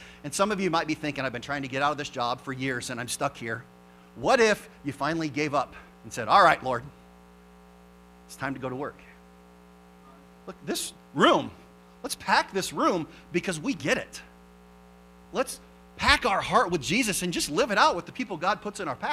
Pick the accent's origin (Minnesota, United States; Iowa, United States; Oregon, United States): Iowa, United States; I grew up in Iowa and they use shotgun to shoot deer